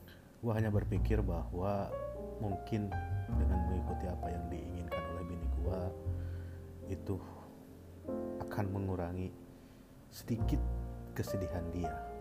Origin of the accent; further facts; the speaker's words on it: Tasikmalaya, West Java, Indonesia; now in Jakarta, Indonesia; asal gue dari Jawa Barat, Tasikmalaya. Sekarang gue tinggal di Jakarta, bolak-balik Tasik.